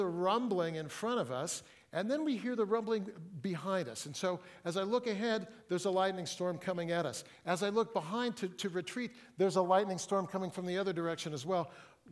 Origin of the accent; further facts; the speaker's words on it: Fresno, California, United States; also born or lived in Oakland; now in Seattle, United States; I live in Seattle, but I was born in Oakland, grew up in Fresno, and I love the Sierra Nevada mountains.